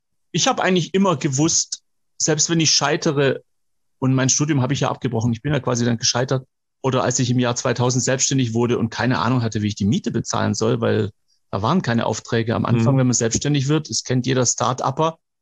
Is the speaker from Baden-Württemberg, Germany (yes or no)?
yes; Baden-Württemberg, Germany; ich bin ja Schwabe